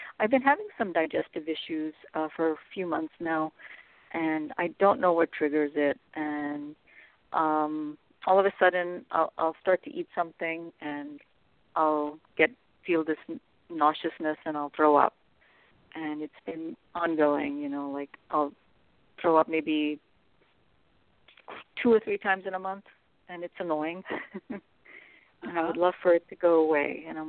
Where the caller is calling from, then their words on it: California, United States; California.